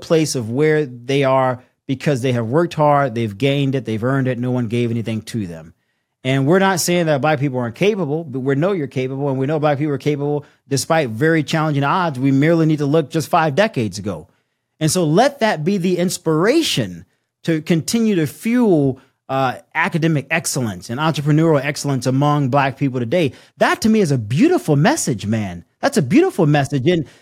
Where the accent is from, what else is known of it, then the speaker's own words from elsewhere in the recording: the South, United States; I grew up in the South. My grandparents were like the second class to desegregate a school in Louisiana.